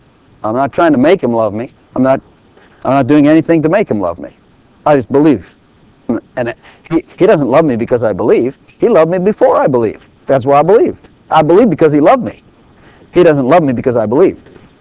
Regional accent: Ireland; I'm Irish. I have German blood, French blood. I've got English blood.

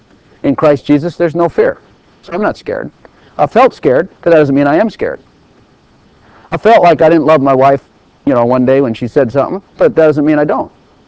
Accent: Ireland; I'm Irish. I have German blood, French blood. I've got English blood.

